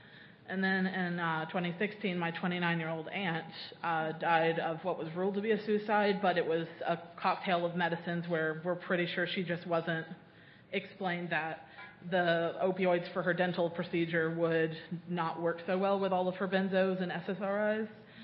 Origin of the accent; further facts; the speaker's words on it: the South, United States; I'm from the South, which is pretty much opioid addiction is our favorite pastime.